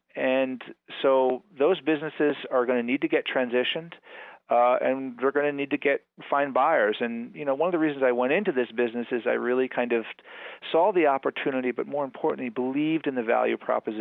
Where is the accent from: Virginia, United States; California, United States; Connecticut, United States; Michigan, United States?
Connecticut, United States; also born or lived in New York City; my wife and I, we grew up here in Western Connecticut. We left 35 years ago, and I lived in New York City and around the world